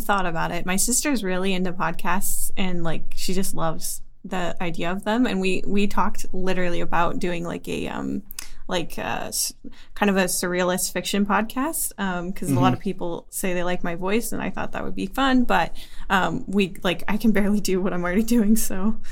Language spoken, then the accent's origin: English; Idaho, United States; I'm from a little town in Idaho.